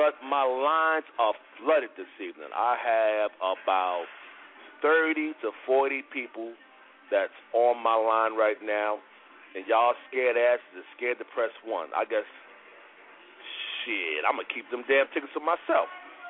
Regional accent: New York City, New York, United States; Well, some of y'all, because I'm from East New York.

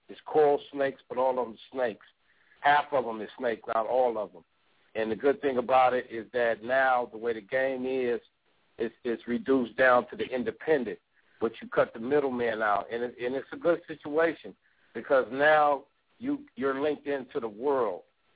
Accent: Pomona, California, United States; Hutch had a group called … back then in 85 and 86 in Pomona, California. Big ups to my hometown.

